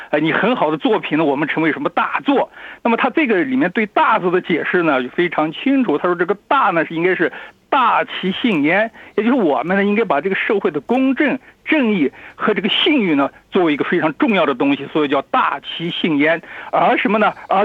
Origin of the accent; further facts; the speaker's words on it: China; 那么我从中国来的